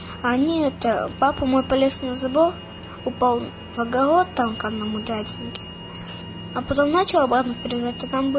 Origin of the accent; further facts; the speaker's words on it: Kedrovy, Russia; Я из Кедрового, у меня там бабушка живет.